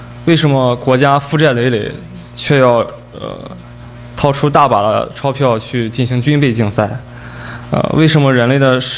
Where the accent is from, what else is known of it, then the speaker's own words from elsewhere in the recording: Qingdao, Shandong, China; 我来自山东青岛，然后现在是 Stevens 的学生。